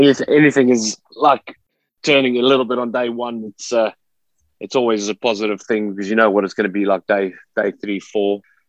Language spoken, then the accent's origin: English; Witbank, Mpumalanga, South Africa; also born or lived in Pretoria; Yeah, so I grew up in Witbank. I'm not sure you guys will be familiar with Witbank. It's quite a small town at that stage in regards to size.